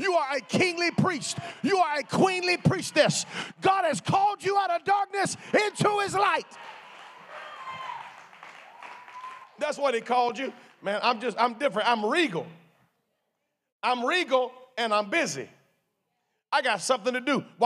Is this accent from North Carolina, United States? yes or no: yes; North Carolina, United States; Born and raised in North Carolina, and now I'm doing real good right now.